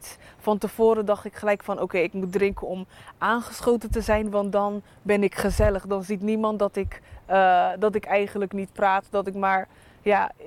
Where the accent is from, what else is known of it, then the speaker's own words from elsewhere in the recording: Rotterdam, South Holland, Netherlands; ik kom uit Rotterdam.